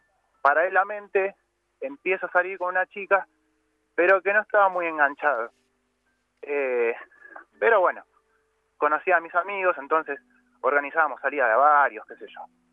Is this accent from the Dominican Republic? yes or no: no; Buenos Aires, Argentina; Ahora estoy en Villaluro, pero yo soy de Liniers.